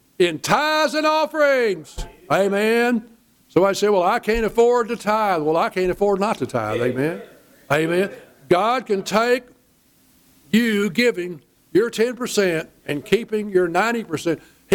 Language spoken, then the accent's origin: English; Cleburne, Texas, United States; One time when I was as a kid growing up in Cleburne, Old Calvary Baptist